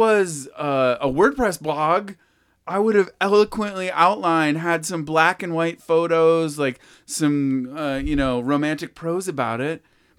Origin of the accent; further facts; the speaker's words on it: New Hampshire, United States; So I grew up in New Hampshire.